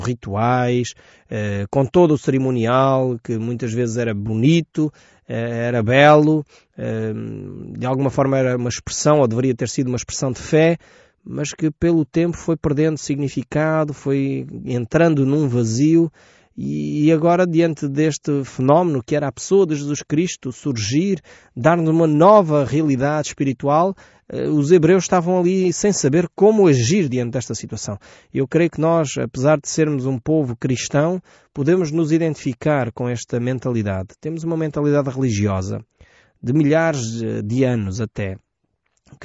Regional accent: Portugal; nós, que somos portugueses, vivemos provavelmente durante muitos anos debaixo de uma cultura religiosa.

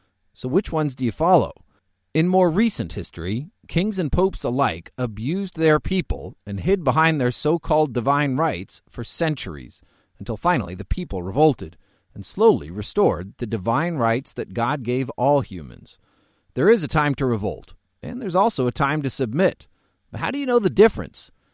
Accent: United States; As an American, I grow a little concerned about the unending grumbling about our national leaders.

